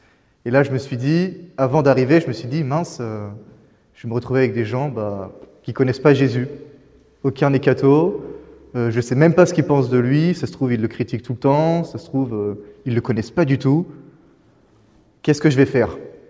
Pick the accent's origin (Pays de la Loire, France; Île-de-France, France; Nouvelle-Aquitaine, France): Nouvelle-Aquitaine, France; Blanzay